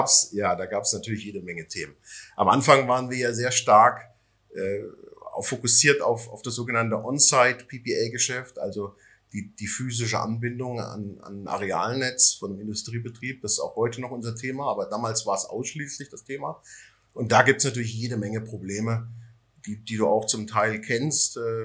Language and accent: German; Bavaria, Germany; In Franken, meine Heimat sozusagen, in der Nähe von Würzburg